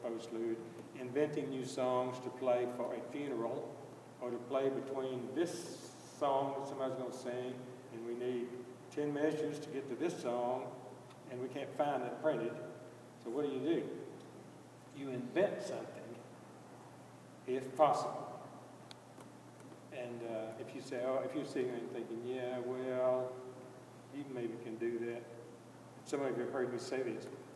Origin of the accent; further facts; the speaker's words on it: Mississippi, United States; I grew up in Mississippi. I started piano when I was 7. I grew up on a farm, no musicians in our family.